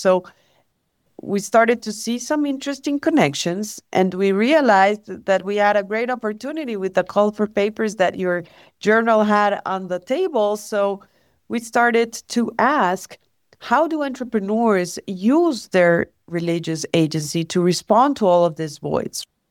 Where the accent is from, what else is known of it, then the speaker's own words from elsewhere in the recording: Ecuador; now in Mexico; So I am originally from Ecuador, but I live in Mexico.